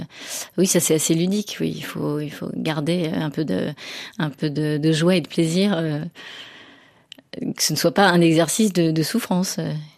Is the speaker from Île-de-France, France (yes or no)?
no; Brittany, France; Non, moi je suis bretonne, j'ai besoin du bord de mer